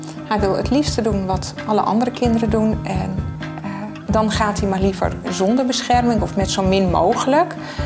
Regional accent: Gelderland, Netherlands; Ja, tuurlijk, zeiden wij, we komen van de Veluwe. Gras kennen we wel.

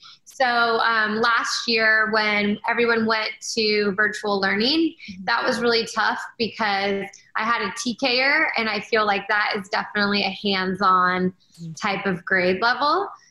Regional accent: Canada; I'm actually from Canada.

